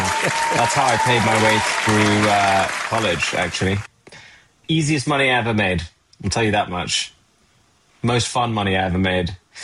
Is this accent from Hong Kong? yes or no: no; Italy; also born or lived in United Kingdom; now in United States; two, I live in Colorado, but I don't ski. And number three, I grew up in Italy and the UK, and now I'm in America.